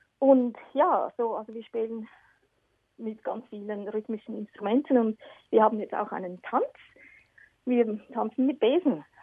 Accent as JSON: {"language": "German", "country": "Switzerland", "said": "Ja, wir 9 Schweizer sind alle da geboren in der Schweiz."}